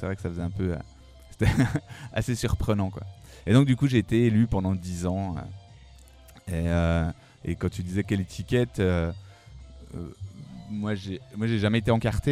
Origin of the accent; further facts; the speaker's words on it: Étival, Bourgogne-Franche-Comté, France; Donc moi, je viens du Haut-Jura, une petite commune qui s'appelle Étival. C'est une petite commune de 300 habitants.